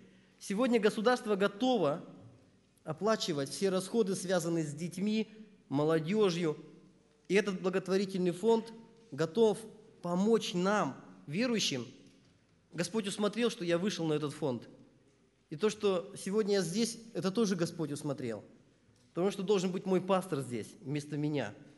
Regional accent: Tolyatti, Samara Oblast, Russia; я из Тольятти

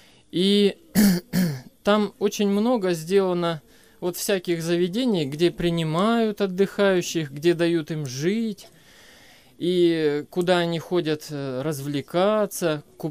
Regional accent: Anapa, Krasnodar Krai, Russia; Мы приехали из Анапы.

